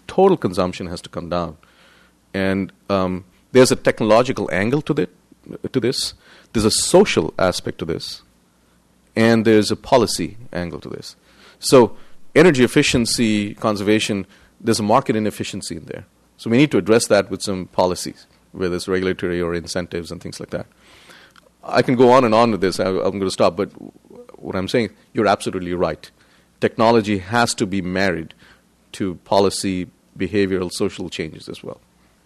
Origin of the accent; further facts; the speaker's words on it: India; accent: Indian; As you can well imagine from my looks and my accent, I am originally from India.